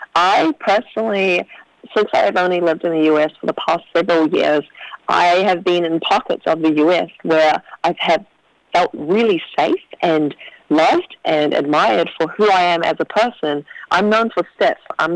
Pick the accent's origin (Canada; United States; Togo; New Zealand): New Zealand; that I've been in environments where it's a complete opposite from how I grew up in New Zealand.